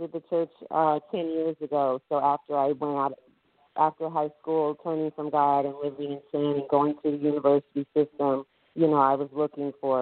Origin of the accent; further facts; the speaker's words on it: Nebraska, United States; I'm in Nebraska. I grew up in the Christian church here.